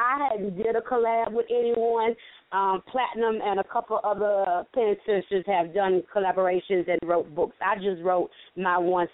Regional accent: Chester, South Carolina, United States; I am from South Carolina, from Chester, South Carolina. I live in Rock Hill, and I work in Charlotte. I am a very local girl.

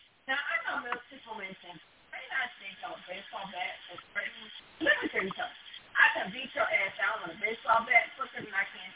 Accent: Detroit, Michigan, United States; As everyone knows, I'm from Detroit.

